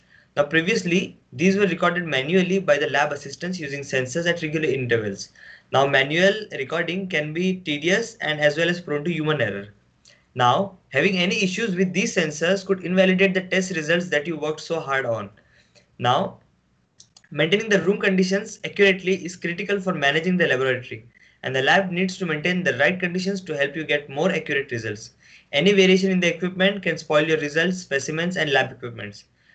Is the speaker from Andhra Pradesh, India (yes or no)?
no; Maharashtra, India; English is a second language; from Maharashtra, India, and I have been a Microsoft Student Ambassador for the past 5 years.